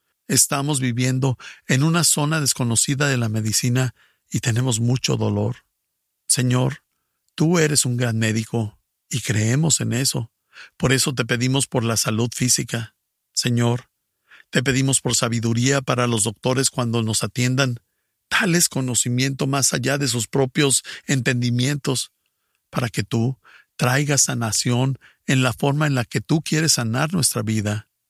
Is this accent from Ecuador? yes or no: yes; Ecuador; soy del Ecuador.